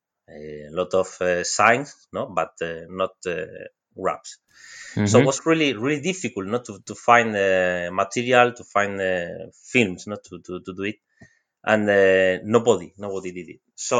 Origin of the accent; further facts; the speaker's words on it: Jerez de la Frontera, Andalusia, Spain; we are in Spain, in the south of Spain. I'm from Jerez.